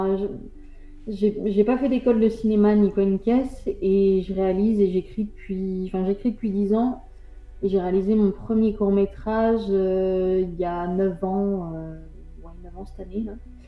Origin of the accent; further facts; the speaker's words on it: Nantes, Pays de la Loire, France; Encore une fois, mon côté chauvin. parce que je suis nantaise